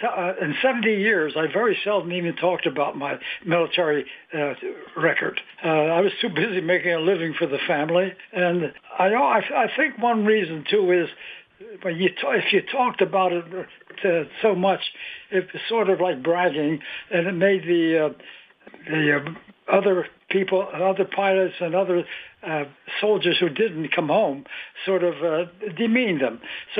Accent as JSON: {"language": "English", "region": "Delaware", "country": "United States", "tie": "born or raised there", "also_born_or_lived": "Camden, New Jersey", "said": "Well, I was born in Camden, New Jersey, and my father passed away when I was quite young, and we moved down here to Delaware with my mother's brother lived. So I went all through the high schools, all the schools in Delaware."}